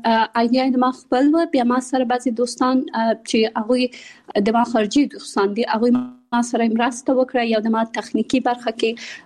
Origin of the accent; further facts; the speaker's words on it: Kabul, Afghanistan; born there; also born or lived in Pakistan; زه په کابل کې زیږیدلې یم او خپل ابتدایي تعلیمات مې په پاکستان کې کړی او بیا ثانوي او بیرته پوهنتون مې په کابل کې ویلره.